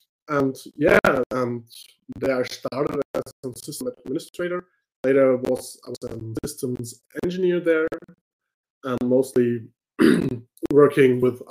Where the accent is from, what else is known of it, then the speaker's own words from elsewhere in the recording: Hamburg, Germany; I'm from Hamburg, Germany, and I have a blog.